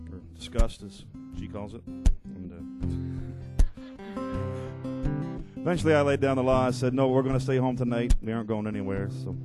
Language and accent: English; Canada; I'm from Canada, by the way, in case anybody didn't know.